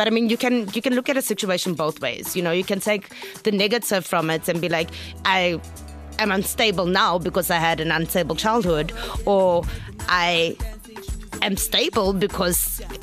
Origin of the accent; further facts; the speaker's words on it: Polokwane, Limpopo, South Africa; No, actually, I am originally from Polokwane, Limpopo.